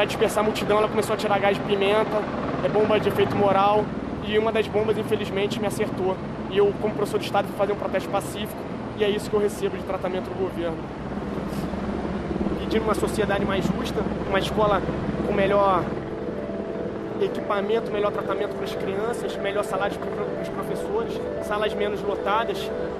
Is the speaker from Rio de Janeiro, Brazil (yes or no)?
yes; Angra dos Reis, Rio de Janeiro, Brazil; sou de Angra dos Reis, vim aqui para participar da passeata de forma pacífica.